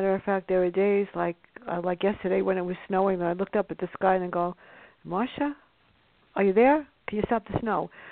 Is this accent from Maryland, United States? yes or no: no; Bronx, New York, United States; it's based on real-life events growing up in the South Bronx.